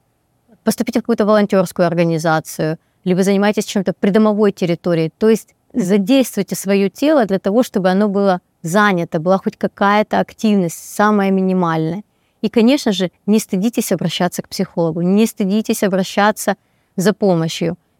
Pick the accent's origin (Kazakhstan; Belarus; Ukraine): Ukraine; Я же украинка, эмпатичная, поэтому как бы мой народ такой же.